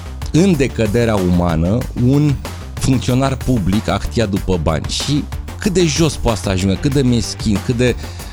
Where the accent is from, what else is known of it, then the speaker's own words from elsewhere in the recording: Romania; automat am ales România pentru că sunt român și pentru că vreau să împărtășesc cu concetățenii mei situația corupției de la noi din țară.